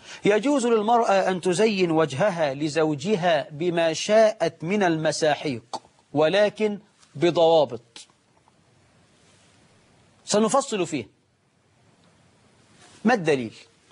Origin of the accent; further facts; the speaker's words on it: Egypt; طبعا النهاردة نقول الشباب عندنا في مصر أولم ولو بعصفورة